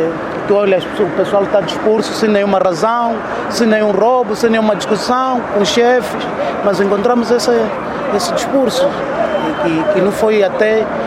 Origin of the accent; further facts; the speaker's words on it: Angola; nós somos angolanos e sofremos pelo esse país, tantas guerras